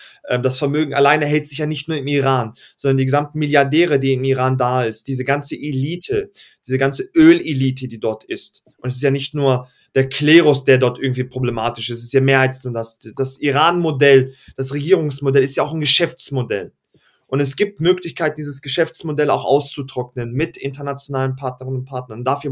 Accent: Hanover, Lower Saxony, Germany; born there; ich bin 93 in Hannover geboren, aber meine Familie ist nach Deutschland geflohen, 92 waren Kriegsflüchtlinge aus dem ehemaligen Jugoslawien, Bosnien-Herzegowina.

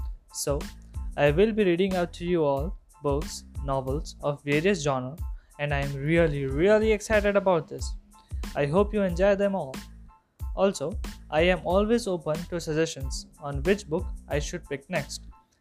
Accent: India; I am from India

